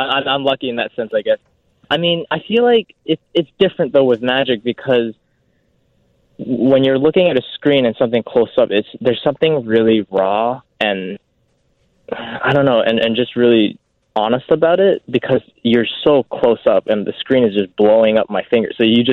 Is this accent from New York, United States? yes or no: no; Acton, Massachusetts, United States; also born or lived in Canada; A little town called Acton. Acton, Massachusetts, and I lived there. I lived there and grew up since I was 11. So I kind of pretty much consider that my childhood. I don't really remember too much of Canada